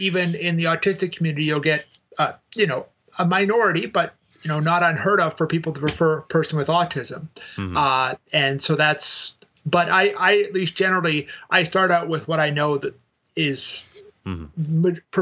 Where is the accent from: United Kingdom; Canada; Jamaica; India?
Canada; moved away as an adult; now in United States; I might say I'm Canadian, which I am originally, even though I've lived most of my adult life in the States